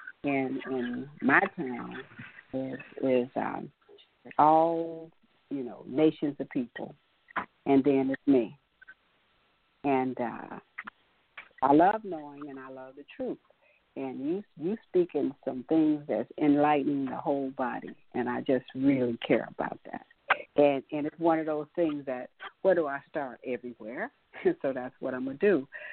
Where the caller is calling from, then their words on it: Texas, United States; I'm calling from Texas. And right now I'm in Virginia.